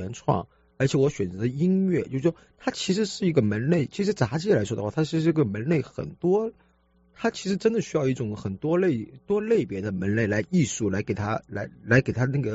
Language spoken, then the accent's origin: Chinese; Chongqing, China; 我从6岁的时候开始学习的体操我来自于重庆